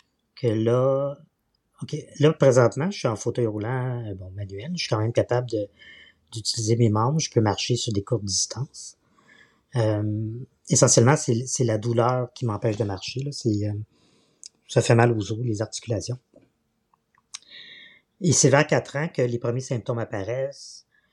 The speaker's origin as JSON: {"language": "French", "town": "L'Île-Perrot", "region": "Quebec", "country": "Canada", "tie": "born or raised there", "said": "C'était l'île Perrot. Donc, passé Saint-Anne-de-Bellevue, tous ceux qui connaissent la région."}